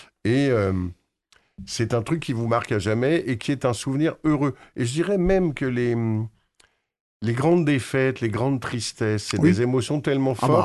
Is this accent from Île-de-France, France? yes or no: yes; Paris, Île-de-France, France; Moi, je suis parisien depuis toujours, ou quasiment, je suis arrivé à l'âge de 6 ans